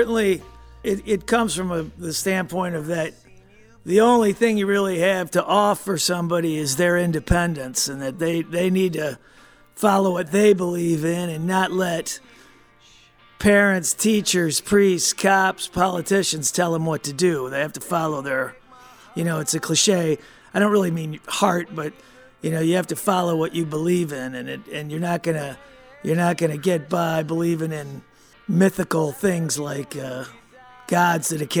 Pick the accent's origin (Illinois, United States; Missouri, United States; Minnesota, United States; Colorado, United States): Illinois, United States; Libertyville; he's from my hometown of Libertyville